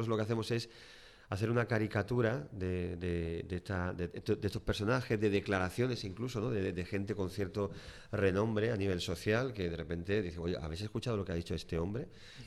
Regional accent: Málaga, Andalusia, Spain; Pues somos de Málaga, aunque ahora, hoy concretamente, acabamos de regresar de León

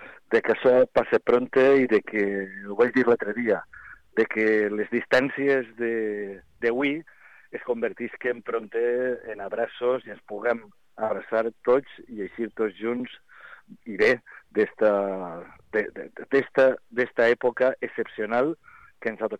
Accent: Sueca, Valencian Community, Spain; En pobles mitjans, com la Real o el meu poble, Sueca, o pobles més menudets

